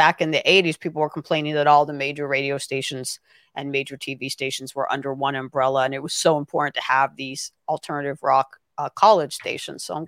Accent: Los Angeles, California, United States; I am from Los Angeles.

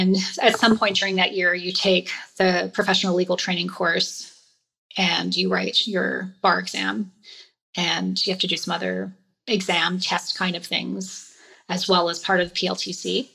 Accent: Canada; I'm just Canadian. Like we're all like this.

